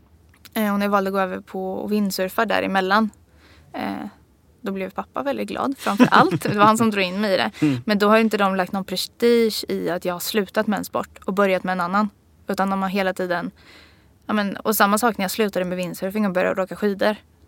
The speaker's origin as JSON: {"language": "Swedish", "town": "Motala", "region": "Östergötland", "country": "Sweden", "tie": "born or raised there", "said": "Och jag är uppvuxen på stranden i Motala. Så det tror jag egentligen har färgat min uppväxt mer. Att jag har haft närhet till natur och haft en bott i liksom en liten stad."}